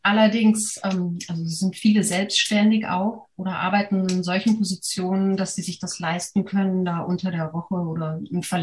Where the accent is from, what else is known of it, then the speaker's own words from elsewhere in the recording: Vienna, Austria; Ich bin auch noch Österreicherin, genau. Ich habe aber auch eine Zeit lang in der Schweiz gewohnt